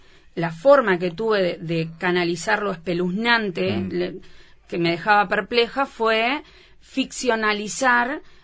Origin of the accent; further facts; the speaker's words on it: Mendoza Grande, Florida, Uruguay; Yo soy de Florida, soy de Mendoza Grande